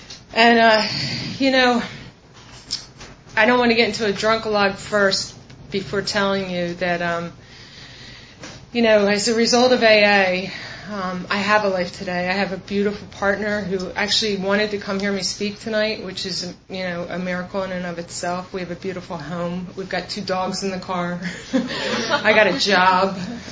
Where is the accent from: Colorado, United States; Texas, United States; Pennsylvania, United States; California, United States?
Pennsylvania, United States; Philadelphia; I'm from Pennsylvania. I'm a Philly chick. Anybody that knows me knows it. Yo. I was born in, just on the outskirts of Philly.